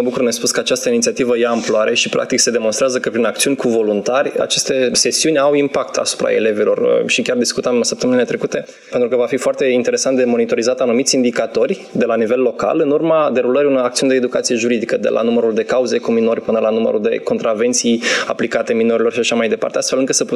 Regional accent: Rădăuți, Suceava County, Romania; born there; în municipiul în care m-am născut, în Rădăuți, în județul Suceava

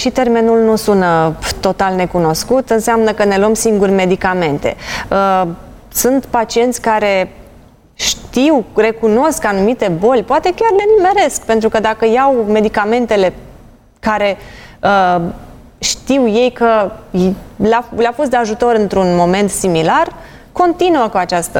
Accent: Romania; pentru că și eu sunt român și eu am o mică farmacie acasă

